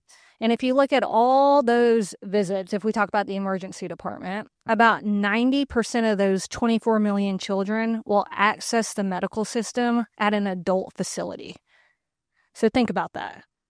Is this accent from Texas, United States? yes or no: no; Cabot, Arkansas, United States; also born or lived in Mississippi; They retired to Arkansas to Cabot when I was a teenager. Nice. So I grew up in Cabot, went to undergrad at Hendrix